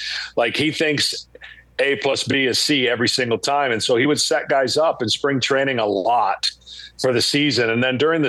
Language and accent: English; Atlanta, Georgia, United States; So I'll scramble to get to the All-Star game in my hometown in Atlanta to call up for Fox.